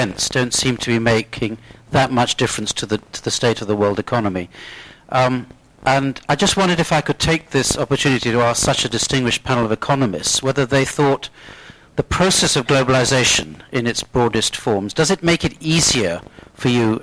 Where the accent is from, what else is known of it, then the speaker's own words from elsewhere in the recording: Oxford, South East England, United Kingdom; I'm from Oxford.